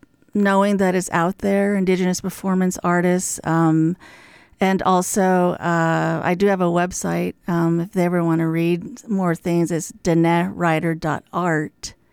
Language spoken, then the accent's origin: English; United States; because I'm from the Navajo Nation, I see around me everywhere.